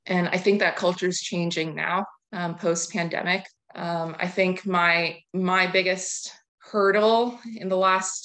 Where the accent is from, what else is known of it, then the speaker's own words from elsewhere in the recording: Connecticut, United States; So I grew up in Connecticut. So New York City seemed like the best place to end up after college.